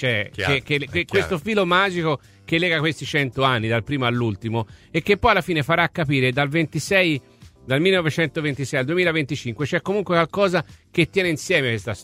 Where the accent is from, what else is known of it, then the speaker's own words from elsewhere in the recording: Florence, Tuscany, Italy; e tra l'altro essendo fiorentini ci si divide